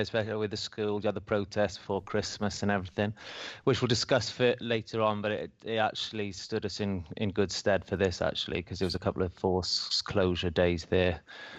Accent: Wales, United Kingdom; moved away as an adult; now in Hong Kong; I'm the Educational Technology Coordinator at Stamford American School in Hong Kong. I'm originally from Wales, UK. I've currently been in Hong Kong 3 years now.

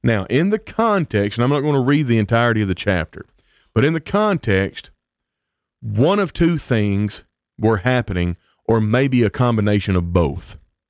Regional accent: the South, United States; I'm from the South in the United States, you can tell, so because I'm using the word casserole very, very often.

